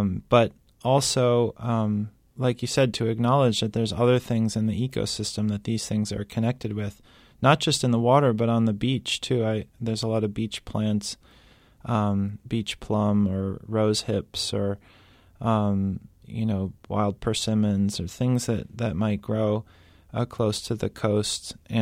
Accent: United States; some of them were fish that I had nostalgia for growing up near Long Island Sound

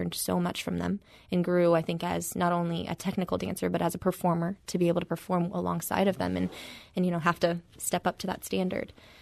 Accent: St. Louis, Missouri, United States; also born or lived in Houston; So I grew up in St. Louis all throughout my life. And then my junior year of high school, so when I was about 17 years old, I moved to Houston.

